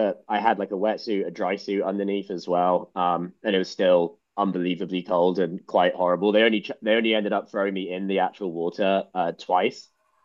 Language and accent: English; London, United Kingdom; Yeah, I grew up in London, so it was about a 2-3 hour drive.